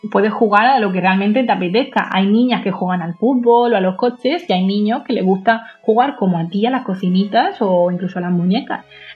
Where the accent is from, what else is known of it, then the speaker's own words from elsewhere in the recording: Murcia, Region of Murcia, Spain; yo es que como soy de Murcia, pues bueno, pues eso fue aquí sobre todo